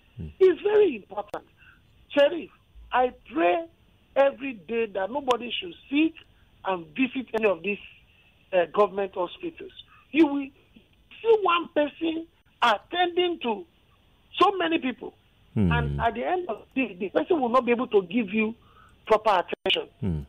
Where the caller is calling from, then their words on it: Orile Egum, Lagos, Nigeria; I'm calling from Orile Egum.